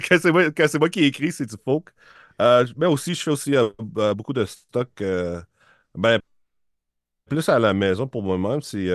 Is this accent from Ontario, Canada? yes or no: yes; Ontario, Canada